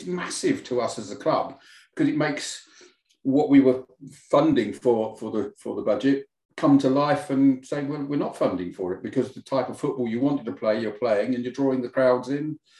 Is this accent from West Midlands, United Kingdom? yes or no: no; Wales, United Kingdom; As a Welshman